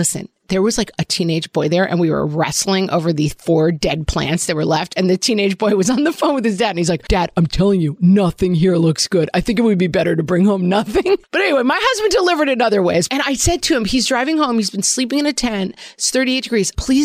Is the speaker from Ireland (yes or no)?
yes; Ireland; I am an Irish bog person. I need to be cool and damp at all times.